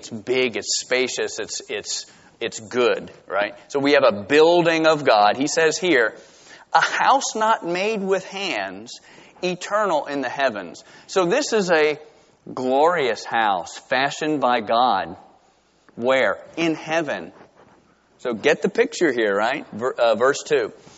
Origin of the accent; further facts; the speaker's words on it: Georgia, United States; I'm from South Georgia.